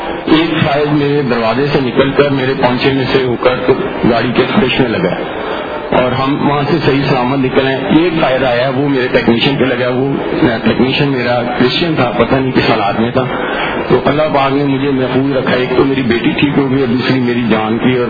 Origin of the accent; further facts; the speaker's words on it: Lahore, Punjab, Pakistan; اور میں تاج پور لاہور کا رہنے والا ہوں.